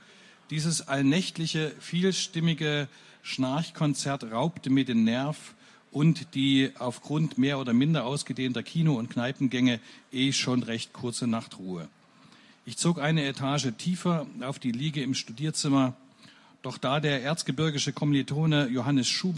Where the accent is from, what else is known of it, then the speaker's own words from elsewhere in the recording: Werdau, Saxony, Germany; in Werdau, seiner und meiner Heimatstadt übrigens